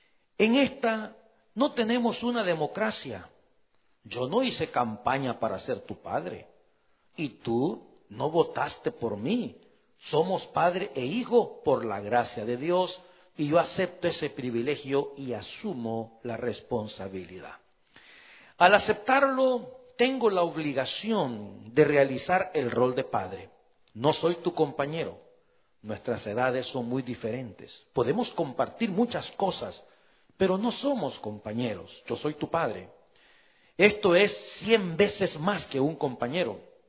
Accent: Cojutepeque, Cuscatlán, El Salvador; born there; Para aquellos que nacimos en Cojute

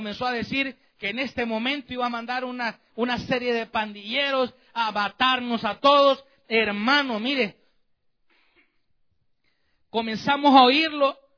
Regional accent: El Salvador; soy salvadoreño, y allá hay un terrible problema con las pandillas en mi país.

